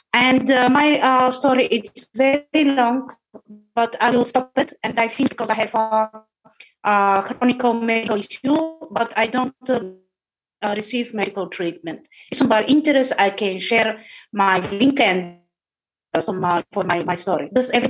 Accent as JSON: {"language": "English", "country": "Bulgaria", "second_language": "English", "said": "I will be very short to express my history in Bulgaria in English. So, like a Romani woman, I need a lot of systematic racism and oppression in my country"}